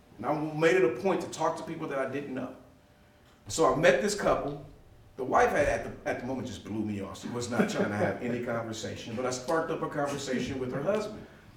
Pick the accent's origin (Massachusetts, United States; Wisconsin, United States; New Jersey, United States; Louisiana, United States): Wisconsin, United States; Milwaukee; I was a Democrat. I was from Milwaukee.